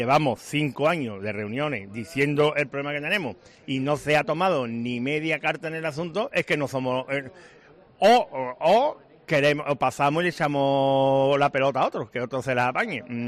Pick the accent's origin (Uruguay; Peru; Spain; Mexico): Spain; Málaga, Andalusia; Yo soy de Málaga.